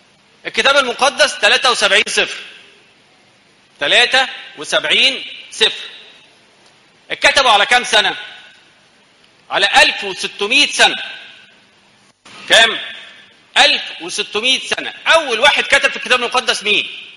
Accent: Egypt; احنا مصريين صح؟

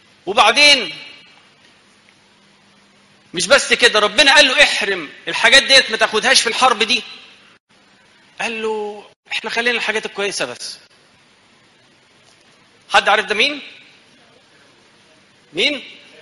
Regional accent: Egypt; احنا مصريين صح؟

